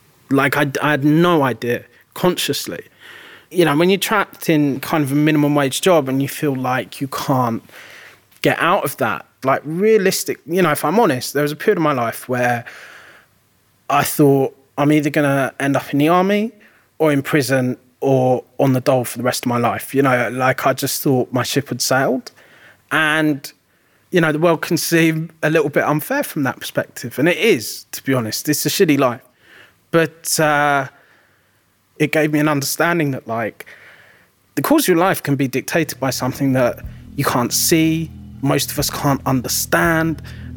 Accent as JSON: {"language": "English", "country": "United Kingdom", "tie": "born or raised there", "said": "So I went back to my hometown, which is, it is to London what New Jersey is to New York."}